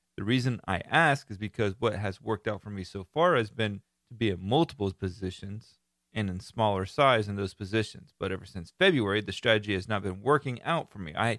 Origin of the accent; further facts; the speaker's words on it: Florida, United States; I give them a good Florida redneck name, being that I am from Florida and live in Florida.